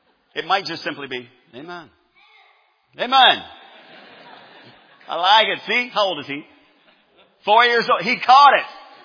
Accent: Chicago, Illinois, United States; I'm a northerner. I'm from Chicago. I mean, just that area.

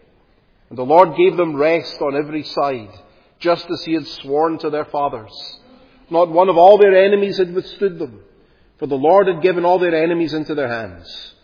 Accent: Glasgow, Scotland, United Kingdom; my hometown of Glasgow

